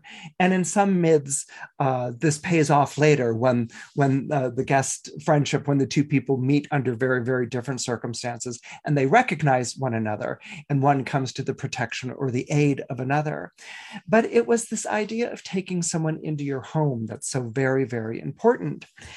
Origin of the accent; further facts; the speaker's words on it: California, United States; moved away as an adult; I was far away from home. I had been born and raised in California, and so Thanksgiving would come.